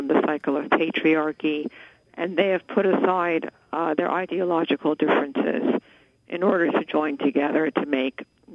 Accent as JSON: {"language": "English", "country": "Iran", "tie": "born or raised there", "moved": "yes", "said": "as a woman born and raised in Iran and who left at the cusp of the 1979 revolution, as an Iranian woman myself"}